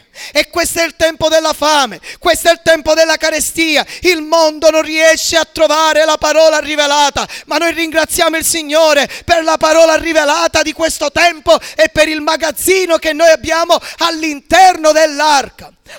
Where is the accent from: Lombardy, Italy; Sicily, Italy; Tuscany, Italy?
Sicily, Italy; parlo da siciliano.